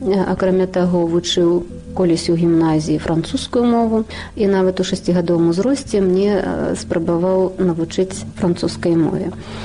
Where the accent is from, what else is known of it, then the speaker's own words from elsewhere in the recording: Savani, Minsk Region, Belarus; Я сама са Сталпцоўскага района, альбо, як кажуць у мясцовасці старэйшыя, са Сталпетчыны. Вёска мая называецца Савані, і Савані, і Савоні, два варыянты. Недалёка радзімая Куба Коласа.